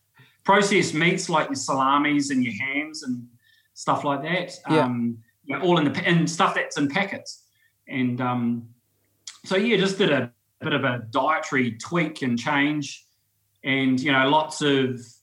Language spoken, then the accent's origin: English; Waiuku, Auckland, New Zealand; I'm from Waiuku and we've got farmland and home-killed meats